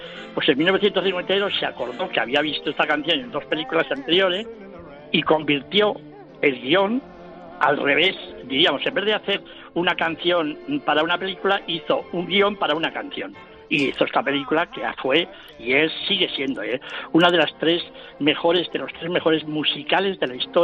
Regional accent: Vitoria, Basque Country, Spain; Es que yo soy, aparte de muy melancólico y muy romántico, soy del norte, soy de Vitoria, y allí llueve pues con una cierta frecuencia.

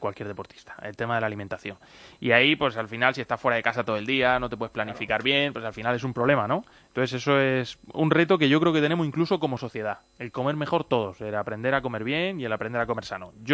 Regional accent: Region of Murcia, Spain; Yo que soy de Murcia

